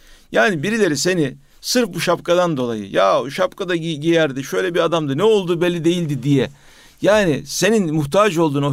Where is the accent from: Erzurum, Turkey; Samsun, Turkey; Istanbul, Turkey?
Samsun, Turkey; Vezirköprü; Ben Veziköprülüyüm.